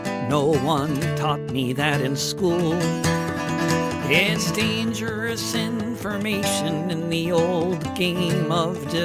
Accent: New York City, New York, United States; born there; My great-grandparents were refugees. That should be a normal thing to say. I was born in New York City. My people came from far away.

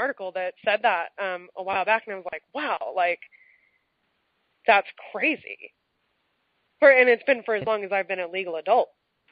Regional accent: California, United States; it was a huge event in my life, and I grew up in California.

